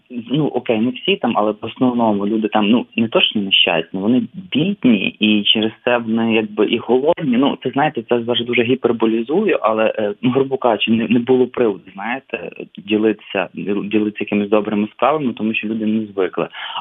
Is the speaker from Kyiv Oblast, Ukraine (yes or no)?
no; Ternopil, Ternopil Oblast, Ukraine; я з Західної України, з Тернополя, це мегахристиянське місто